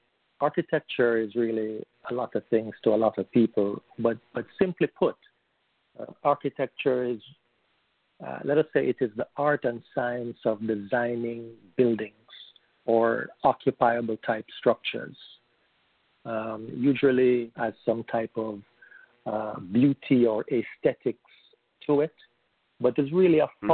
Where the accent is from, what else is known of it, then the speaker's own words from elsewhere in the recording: Kingston, Jamaica; moved away as an adult; now in United States; I'm originally from Kingston, Jamaica. I came to the United States in 2001, and I've been working here ever since.